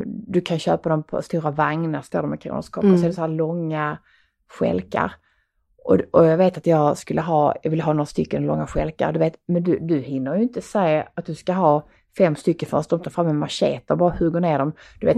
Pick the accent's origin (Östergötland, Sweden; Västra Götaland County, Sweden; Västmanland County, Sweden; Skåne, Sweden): Skåne, Sweden; accent: Scanian; därför att min skånska